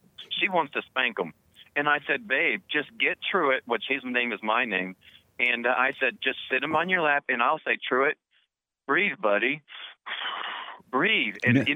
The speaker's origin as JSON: {"language": "English", "region": "Kentucky", "country": "United States", "tie": "born or raised there", "said": "Like, where I grew up, I grew up in Kentucky, every white person that I seen looked and acted like my mom and dad."}